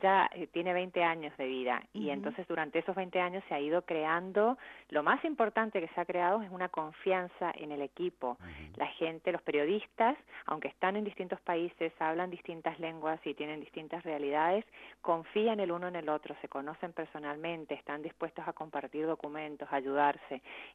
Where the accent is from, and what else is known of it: Mendoza, Argentina; moved away as an adult; now in United States